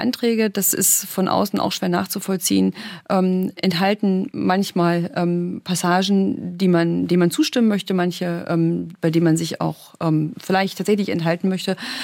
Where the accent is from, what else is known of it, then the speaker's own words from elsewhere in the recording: Germany; Gerade wenn man weiß, dass ich hinter dem Eisernen Vorhang groß geworden bin in der DDR